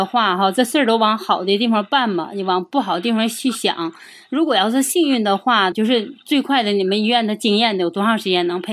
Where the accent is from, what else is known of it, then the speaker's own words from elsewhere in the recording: Shenyang, Liaoning, China; 我是沈阳人。